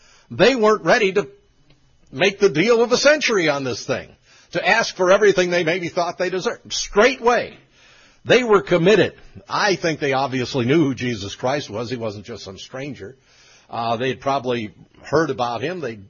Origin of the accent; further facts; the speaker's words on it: Springfield, Missouri, United States; So I was from Little Springfield, Missouri.